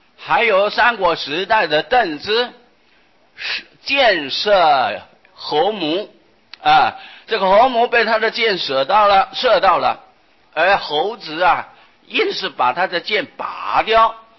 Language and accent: Chinese; northern Taiwan, Taiwan; 我是北部的客家啊，崇山在狮头山啊